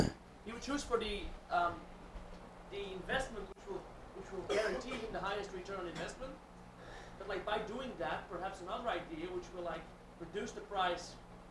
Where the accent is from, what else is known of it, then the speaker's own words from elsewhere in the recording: Belgium; English is a second language; I'm from Belgium with a lot of merchant companies